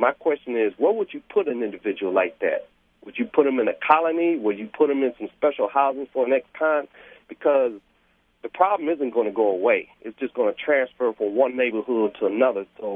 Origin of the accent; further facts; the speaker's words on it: Milwaukee, Wisconsin, United States; I'm from Milwaukee. That's one of the most urbanized areas in Wisconsin